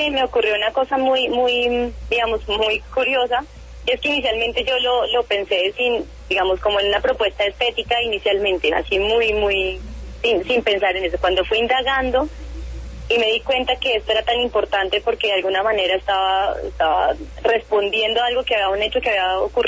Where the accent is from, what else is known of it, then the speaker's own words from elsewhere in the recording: Bogotá, Colombia; born there; de raíces nariñenses. Mis papás, mi familia, todo el mundo es de Pasto. Yo nací en Bogotá, pero siempre crecí con el tema de la música andina